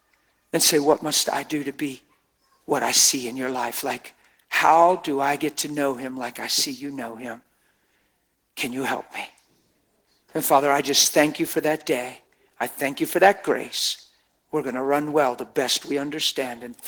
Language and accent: English; Pennsylvania, United States; I'm standing there from Pennsylvania thinking this is springtime.